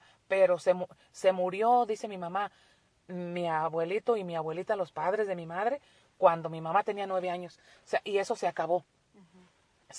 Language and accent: Spanish; Sinaloa, Mexico; also born or lived in Michoacán; now in United States; Yo nací en Michoacán, ¿verdad? Es un pueblito en la falda así del cerro, muy tranquilo y todo. Pero cuando mi papá regresó de aquí de Bracero para allá, para México, nos movió a nosotros, nos trajo para el estado